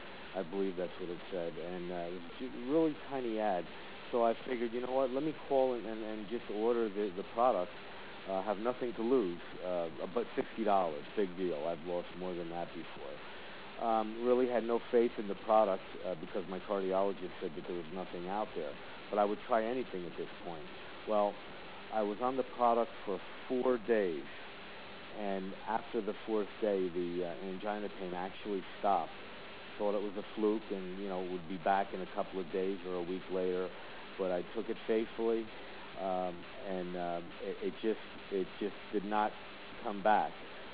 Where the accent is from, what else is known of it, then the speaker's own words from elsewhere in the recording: New Jersey, United States; I am from New Jersey.